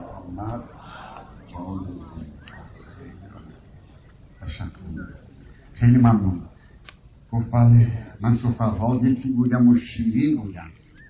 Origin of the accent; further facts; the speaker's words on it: Isfahan, Iran; بله ما اصفهانی هستیم